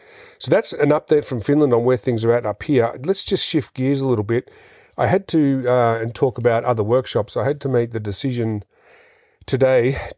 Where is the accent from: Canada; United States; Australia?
Australia; as an Australian citizen, I need a visa to go to Mongolia